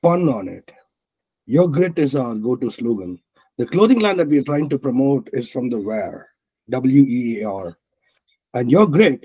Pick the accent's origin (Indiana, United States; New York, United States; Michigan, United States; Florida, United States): Michigan, United States; Detroit; I'm in Detroit. I'm from Detroit. I have the grit and I wear my grit.